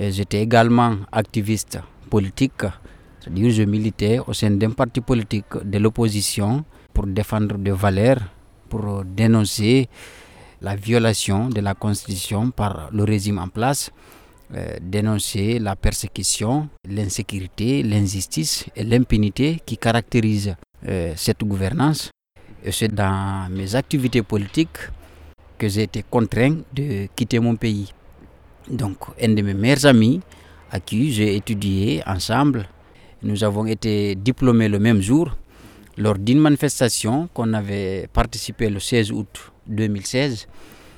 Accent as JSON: {"language": "French", "country": "Guinea", "moved": "as an adult", "lives_now": "France", "said": "Je suis de la nationalité guinéenne."}